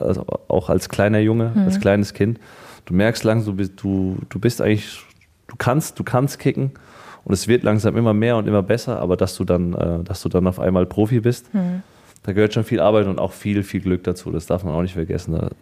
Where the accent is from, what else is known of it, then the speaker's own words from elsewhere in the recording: Frankfurt, Hesse, Germany; born there; Ich bin ja gebürtiger Frankfurter.